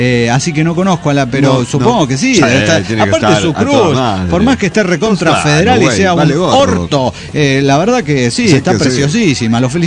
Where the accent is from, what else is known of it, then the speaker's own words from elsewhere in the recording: Quito, Pichincha, Ecuador; Soy el parásito de Quito, Ecuador.